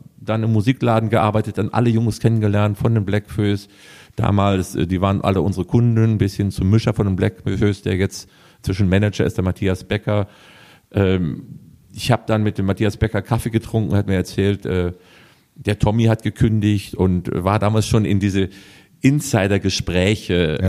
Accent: Kiel, Schleswig-Holstein, Germany; born there; Nee, ich bin ja gebürtiger Kieler, eine Kieler Sprodde.

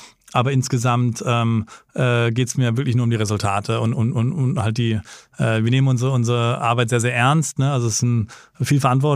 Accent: United States; Also als Amerikaner meinen Job zu machen, also Amerikaner sind in vielen Mittleren Osten, zum Beispiel Ländern, nicht ganz so willkommen wie jetzt irgendwie neutrale Europäer.

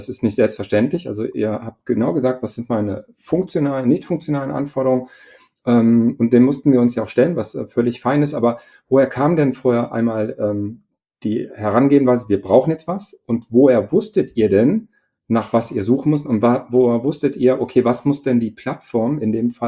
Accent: Neuss, North Rhine-Westphalia, Germany; Also ich komme ja aus Neuss hier neben Düsseldorf

